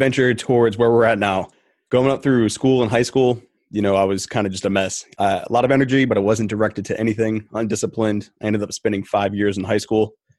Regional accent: Rhode Island, United States; Originally, I'm from New England. Okay. Yeah, I'm a Rhode Islander. And then I bounced around the country and I came back to Rhode Island.

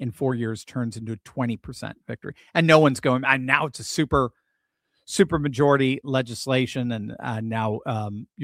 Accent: Connecticut, United States; I grew up in Connecticut and spent a lot of time in Jersey.

